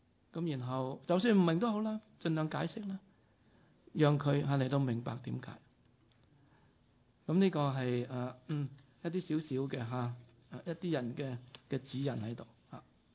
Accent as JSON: {"language": "Chinese", "country": "China", "said": "特别我们中国人父母有时太含蓄，我们不敢太表达我们对他们的爱"}